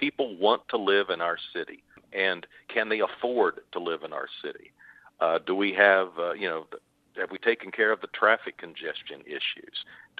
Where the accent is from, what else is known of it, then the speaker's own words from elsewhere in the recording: Oklahoma City, Oklahoma, United States; When I was growing up in Oklahoma City, most of my high school classmates and college classmates ultimately left